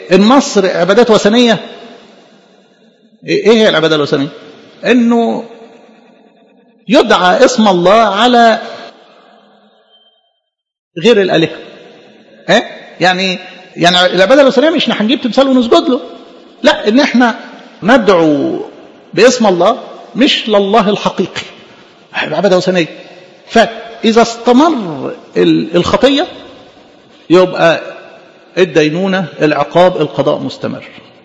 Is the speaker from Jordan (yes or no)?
no; Egypt; في طباعنا كمصريين، عندنا العرق الفرعوني